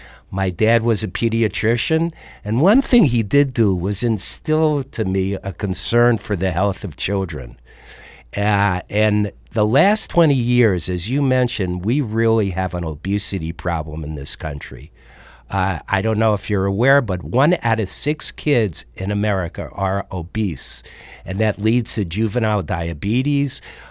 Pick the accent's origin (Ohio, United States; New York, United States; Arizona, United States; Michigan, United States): New York, United States; I was brought up in New York and we played until you couldn't even see.